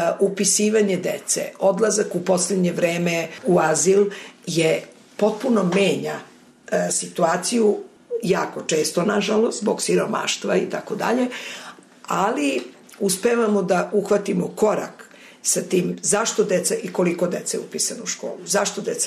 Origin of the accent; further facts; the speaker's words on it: Serbia; Kod nas u Srbiji su na teritoriji različite jako situacije